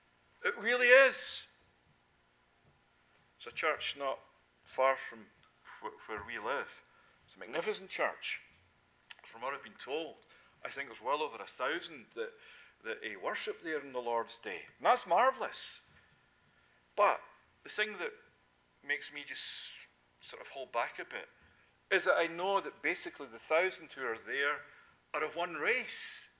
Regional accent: Scotland, United Kingdom; No, I'm from Scotland.

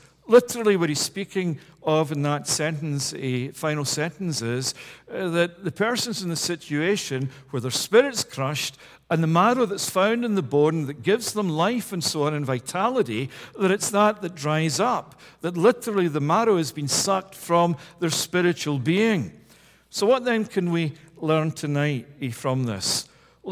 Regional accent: Scotland, United Kingdom; As a Scotsman, that's music to my own heart

